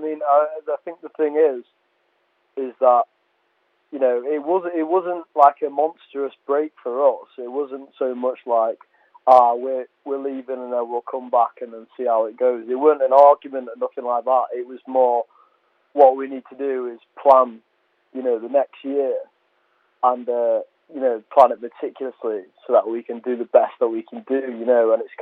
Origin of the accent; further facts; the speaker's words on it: Lincoln, East Midlands, United Kingdom; we're all from Lincoln, all originated here and that.